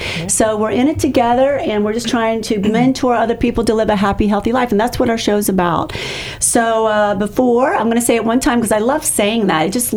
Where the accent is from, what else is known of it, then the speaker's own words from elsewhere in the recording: Tampa, Florida, United States; And the people that are here, we're natives from Tampa.